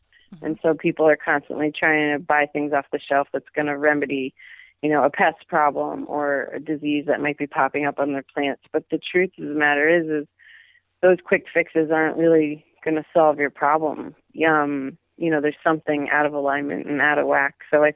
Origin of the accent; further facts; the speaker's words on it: New York, United States; Sure. Yeah, I grew up on Long Island. Yes.